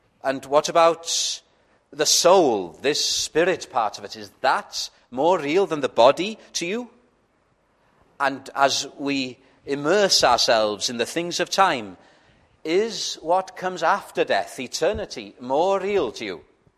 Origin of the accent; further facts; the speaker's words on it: Wales, United Kingdom; first language Welsh; English is a second language; My first language is Welsh, although Welsh is supposed to be closer to the original languages of the scripture.